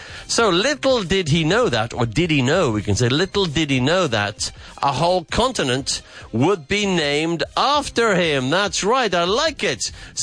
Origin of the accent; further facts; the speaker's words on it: England, United Kingdom; I'm going to say lady bird because I'm an English guy.